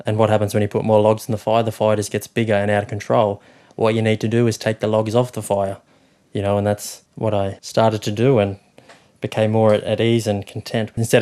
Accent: Sydney, New South Wales, Australia; certainly growing up in Sydney, that's definitely the case.

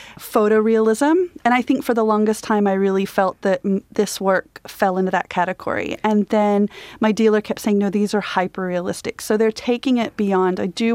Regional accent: Australia; I thought back to this piece that I'd made as a kid growing up in Australia.

